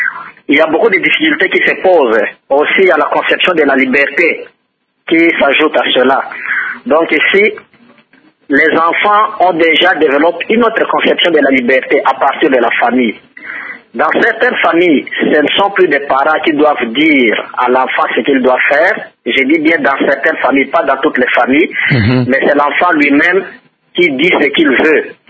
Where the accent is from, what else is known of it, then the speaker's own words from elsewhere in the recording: DR Congo; chez nous en République démocratique du Congo